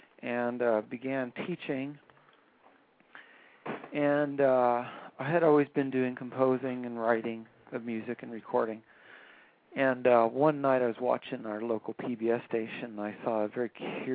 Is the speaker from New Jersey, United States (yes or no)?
yes; Lakewood, New Jersey, United States; I'm from Lakewood, New Jersey, originally.